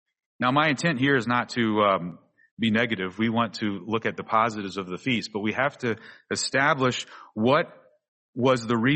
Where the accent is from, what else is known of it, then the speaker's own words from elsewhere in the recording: New Orleans, Louisiana, United States; At that time, I was growing up in New Orleans, Louisiana.